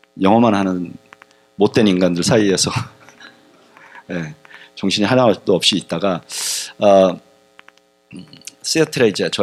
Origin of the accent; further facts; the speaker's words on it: South Korea; now in United States; 저희는 그 이민 와 있는 사람들입니다. 원래 태어나기는 한국에서 태어났던가 아니면 부모님이 한국 사람이고 그런데 이제 미국이라는 땅에 뭐 기회를 찾아왔던 여러 가지 이유로 이제 미국에 와서 살고 있잖아요.